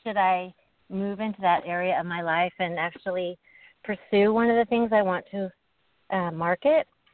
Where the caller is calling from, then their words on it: California, United States; I'm calling from the San Francisco Bay Area also.